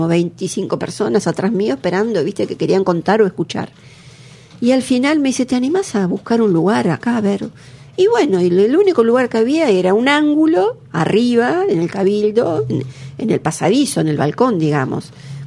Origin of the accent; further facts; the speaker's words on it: Uruguay; nosotros somos como representantes uruguayos en el mundo cuando viajamos a los festivales